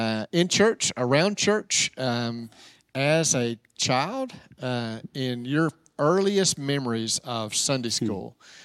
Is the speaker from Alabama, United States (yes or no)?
yes; Prattville, Alabama, United States; I grew up in Prattville, so a lot of Air Force folks